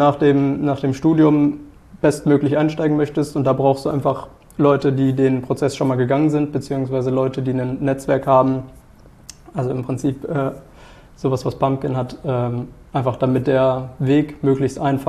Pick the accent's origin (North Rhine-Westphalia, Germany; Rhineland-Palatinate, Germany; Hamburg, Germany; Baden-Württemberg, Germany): North Rhine-Westphalia, Germany; weil ich mich bewusst quasi gegen meine alte Heimat entschieden hatte. Da hatte ich auch eine Zusage für Wirtschaftspsychologie, quasi in der Nähe von Paderborn.